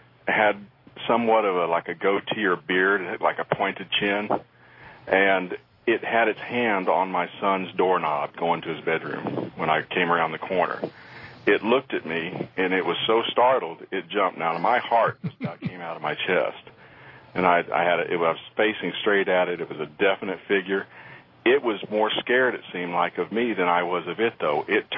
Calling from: Texas, United States; I'm calling from Texas.

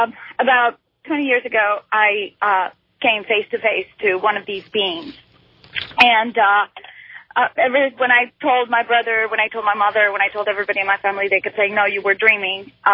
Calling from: Pennsylvania, United States; I'm calling from Pennsylvania.

